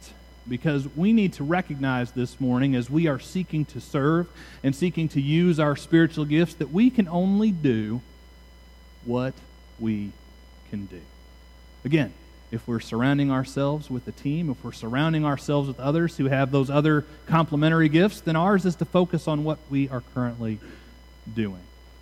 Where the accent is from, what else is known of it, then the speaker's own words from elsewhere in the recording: United States; And it's unfortunate that as American Christians, we tend to overemphasize our independence.